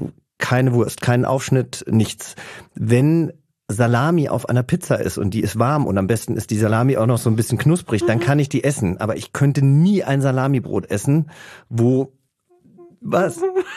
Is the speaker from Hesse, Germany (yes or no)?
yes; Hesse, Germany; Und ich komme aus Langens. Das ist wiederum ein kleines Dorf, ungefähr 15 Kilometer entfernt.